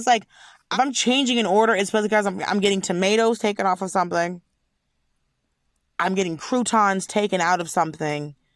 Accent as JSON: {"language": "English", "country": "United States", "said": "I'm an American. I can't do this math."}